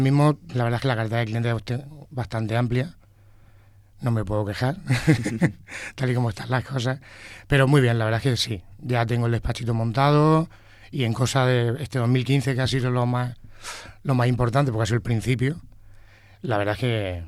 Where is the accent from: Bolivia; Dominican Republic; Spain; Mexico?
Spain; Villena, Valencian Community; dado que yo no soy aquí de Elche, que era de Villena, tenía que pasar el día entero aquí sin tener amistades ni hobbies que hacer.